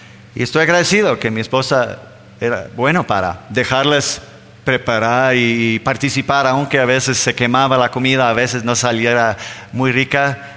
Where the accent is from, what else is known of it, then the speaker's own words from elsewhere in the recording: Denmark; now in Mexico; siendo todavía los únicos de Dinamarca, nos preguntan, oye, ¿de dónde son? Y somos de Dinamarca.